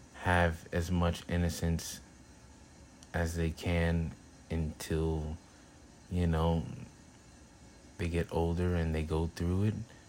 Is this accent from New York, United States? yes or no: yes; The Bronx, New York, United States; That's I'm an actual Black man from born and raised in the Bronx, 24, I've been going through all this.